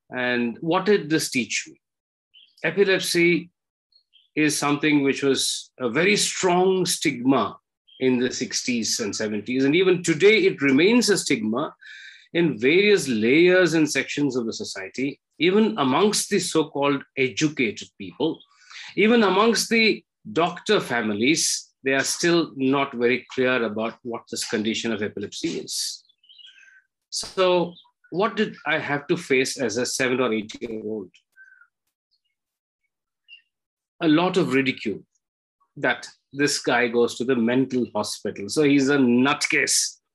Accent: Bangalore, Karnataka, India; born there; Well, it was 1962 that I was born in Bangalore

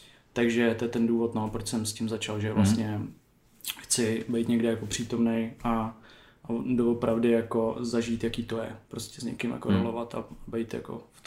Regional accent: Tábor, South Bohemian Region, Czechia; já jsem z Tábora původně jako z vesnice

